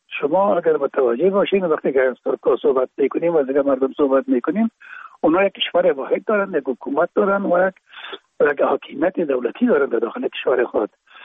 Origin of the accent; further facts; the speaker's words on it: Afghanistan; وقتی که ما میگیم افغان هستیم